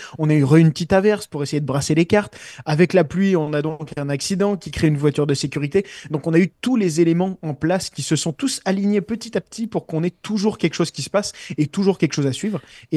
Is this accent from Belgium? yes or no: no; France; now in Canada; Puis c'est sûr que même si je suis français, je commence à être un beau Canadien d'adoption